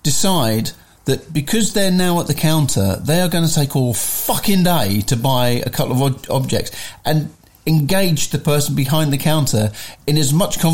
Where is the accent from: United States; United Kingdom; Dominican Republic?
United Kingdom; We wouldn't say anything, of course. We're British.